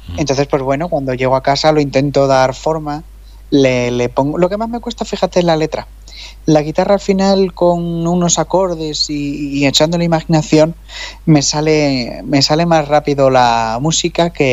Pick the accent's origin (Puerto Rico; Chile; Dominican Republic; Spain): Spain; La Cabrera, Community of Madrid; perderte por el campo, por estas dehesas que tenemos el privilegio en mi pueblo de la Cabrera, pues te dan vida.